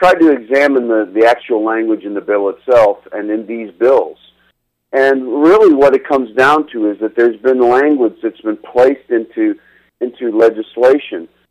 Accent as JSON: {"language": "English", "country": "Canada", "said": "we as Canadian are gentlemen and we need to honor those agreements."}